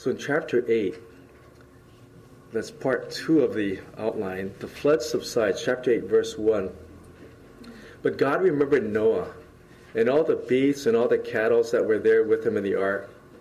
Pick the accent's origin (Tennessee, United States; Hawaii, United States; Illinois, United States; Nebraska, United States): Hawaii, United States; when I was in high school, I was really into fishing. And so, as you know, I came from Hawaii. And every weekend, we'd go out fishing in my friend's boat.